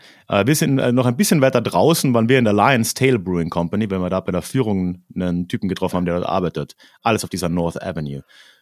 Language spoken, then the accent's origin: German; Austria; meinem Fall zum Beispiel Österreich, das habe ich nach einer Woche aufgegeben. Ich habe gesagt, ich bin aus Deutschland, weil das checkt ja keiner, wo Österreich liegt.